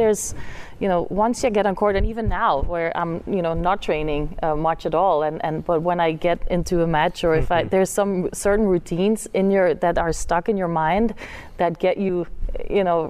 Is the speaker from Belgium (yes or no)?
yes; Flanders, Belgium; she was from the French side, I was from the Flemish side, but we always, you know, came together in the bigger tournaments in Belgium first